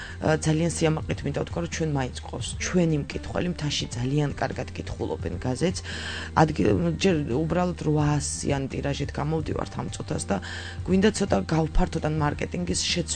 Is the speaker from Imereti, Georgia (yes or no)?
no; Tbilisi, Georgia; now in Batumi, Georgia; მე თბილისელი ვარ ასე ვთქვათ და თბილისშიც მოღვაწეობდი 3 წელი